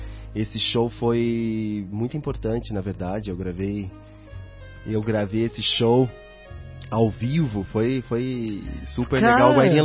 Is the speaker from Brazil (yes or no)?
yes; Curitiba, Paraná, Brazil; Eu não nasci no Rio de Janeiro, eu não nasci na Bahia, talvez isso faz muita diferença. Eu não consigo identificar o samba como uma coisa curitibana, sabe? Ou pelo menos uma coisa minha.